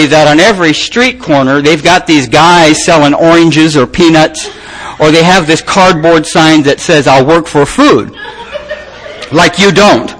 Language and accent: English; Detroit, Michigan, United States; born there